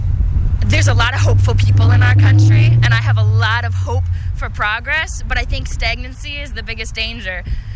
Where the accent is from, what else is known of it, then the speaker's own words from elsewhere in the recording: Missouri, United States; I'm actually from Missouri, so I'll be voting in a different race